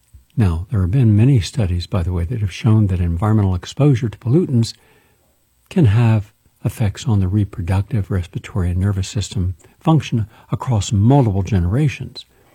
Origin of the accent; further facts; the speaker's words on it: West Virginia, United States; By the way, Marshall University is in my home state of West Virginia.